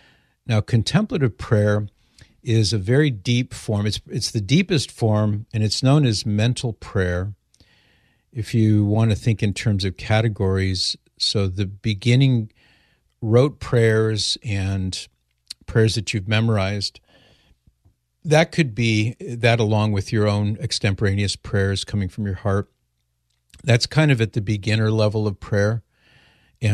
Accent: Mission Viejo, California, United States; I grew up in Mission Viejo, just a few miles away.

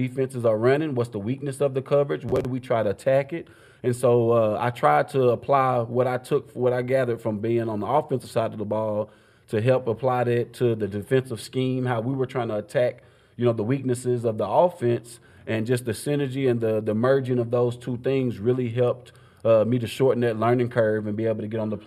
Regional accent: Paducah, Kentucky, United States; now in Atlanta, United States; I still have my home in Atlanta, Georgia, mm-hmm. but I also have a farm property in my hometown of Paducah, Kentucky

